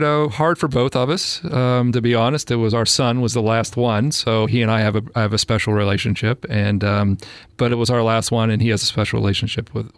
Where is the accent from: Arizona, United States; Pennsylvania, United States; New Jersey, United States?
Pennsylvania, United States; Huntington; Yeah, I grew up in Huntington, Pennsylvania, in a rural part of Pennsylvania called the Rural T.